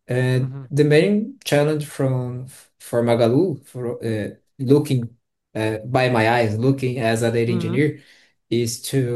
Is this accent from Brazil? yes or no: yes; Brazil; English is a second language; Like I said, I'm 28 years old. I'm from Brazil. I'm currently based in São Paulo.